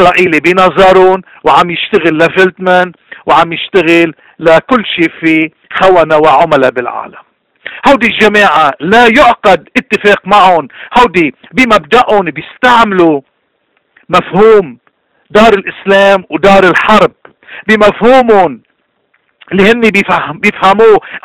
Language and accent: Arabic; Lebanon; ونحن كلبنانيين من كل الطوائف والمذاهب نحن إيماننا بلبنان